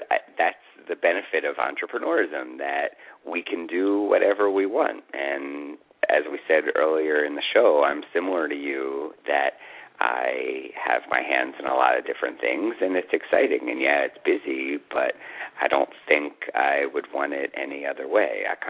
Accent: Philadelphia, Pennsylvania, United States; I'm from Philadelphia, as he is.

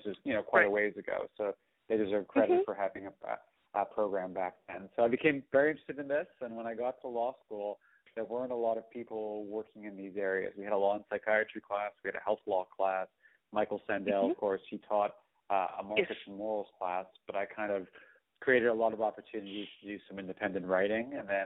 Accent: Montreal, Quebec, Canada; I grew up in Canada. I'm from Montreal originally.

